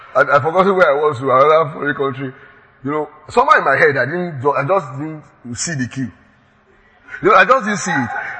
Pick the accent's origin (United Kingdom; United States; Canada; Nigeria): Nigeria; Lagos; I'm from Lagos. I'm from Nigeria.